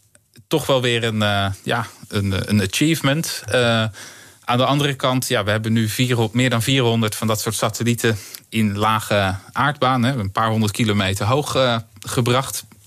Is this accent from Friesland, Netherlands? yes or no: no; Delft, South Holland, Netherlands; Ja, ik kom uit Delft, hè, dus een beetje promoten.